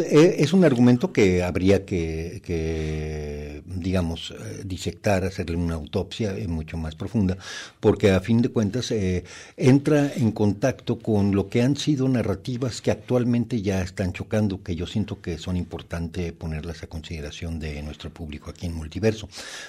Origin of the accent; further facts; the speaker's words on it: Mexico; me considero occidental, como mexicano